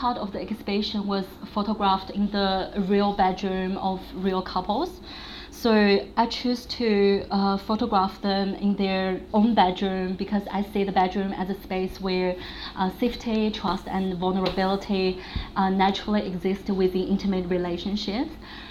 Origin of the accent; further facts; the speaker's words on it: China; now in Melbourne, Australia; I'm originally from China and I'm currently living and working in Melbourne, Australia.